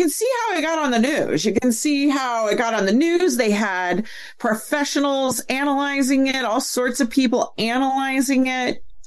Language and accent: English; San Diego, California, United States; Now, I grew up in San Diego flying kites.